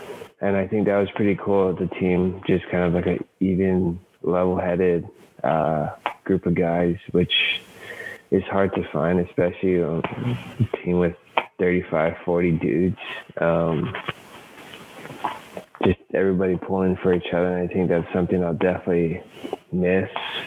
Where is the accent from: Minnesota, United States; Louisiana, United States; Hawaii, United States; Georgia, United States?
Hawaii, United States; And I'm from Hawaii, so I don't know if that's saying much or anything.